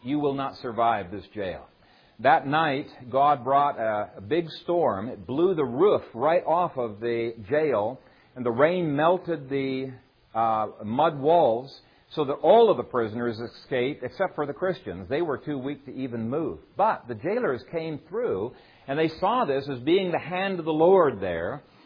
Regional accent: Ethiopia; In the country I grew up in Ethiopia, we heard stories all the time

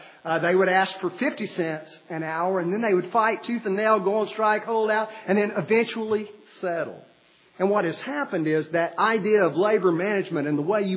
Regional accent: Orange, Texas, United States; Back when I was a wee lad growing up in Orange, Texas, back in the 1960s, no one ever heard of road rage.

